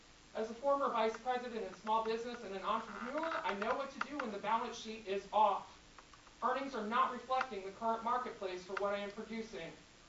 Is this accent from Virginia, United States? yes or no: no; Florida, United States; born there; I want the answer to be yes so I can stay where I was born in Florida.